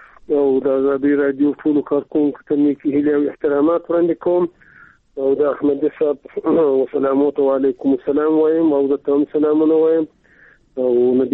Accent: Afghanistan; موږ د افغانستان خلک یو

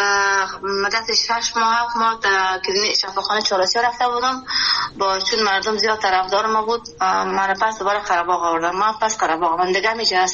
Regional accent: Kabul, Afghanistan; born or raised there

